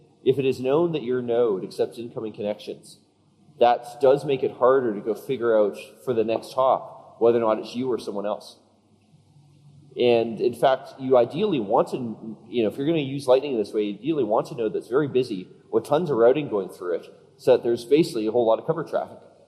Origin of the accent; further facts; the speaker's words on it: Canada; so, I'm from Canada.